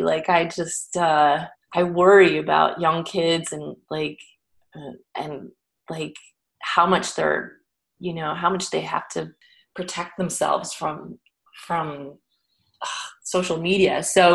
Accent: California, United States; also born or lived in New York; I'd lived in New York for almost 19 years. And then I finally did the move to LA without a job. And I'm from California

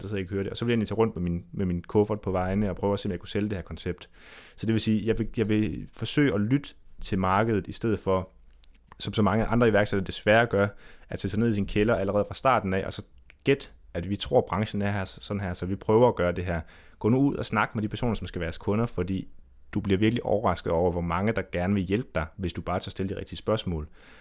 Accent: Central Denmark Region, Denmark; Jeg er fra Vestjylland, så jeg siger ikke, at jeg er god til noget som helst.

